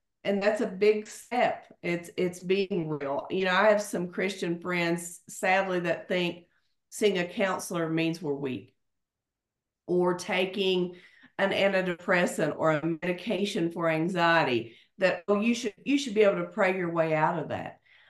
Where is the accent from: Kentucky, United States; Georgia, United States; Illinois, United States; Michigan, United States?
Kentucky, United States; you're from Kentucky, I'm from Kentucky.